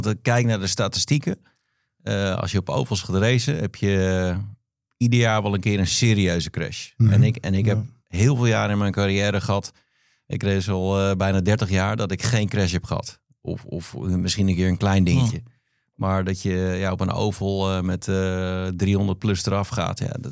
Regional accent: Netherlands; En dat is ook omdat je er toch moeilijk terecht komt, denk ik, als Nederlander.

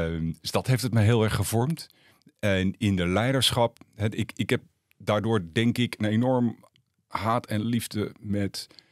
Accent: Den Helder, North Holland, Netherlands; also born or lived in Rotterdam; 58, 58 jaar. Ik ben in Rotterdam geboren, maar ik kom eigenlijk uit Den Helder. Daar heb ik mijn hele jeugd doorgebracht. Mijn vader zat bij de marine.

